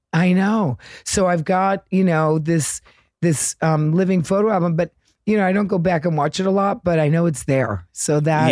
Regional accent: Connecticut, United States; also born or lived in Milan, Italy / New York, United States; And, you know, I grew up in Connecticut, and I went to nursing school.

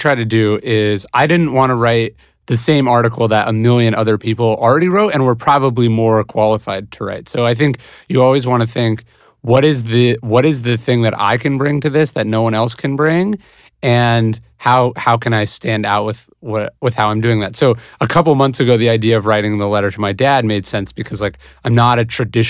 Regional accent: California, United States; So I grew up in Placer County, which is one of the most conservative districts in California.

